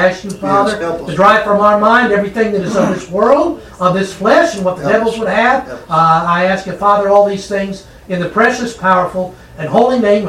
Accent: Bowling Green, Kentucky, United States; This is my old stomping grounds. I grew up in Bowling Green. And my best friend in high school was from Smith's Grove.

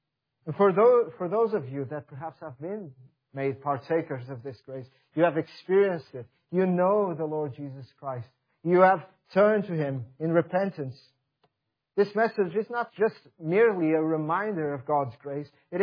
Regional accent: Portugal; English is a second language; I'm the pastor there. I do excuse my accent. I'm not originally from around these parts. I'm from Portugal. And I was, let me just say a few things. I was raised in a nominally Roman Catholic background.

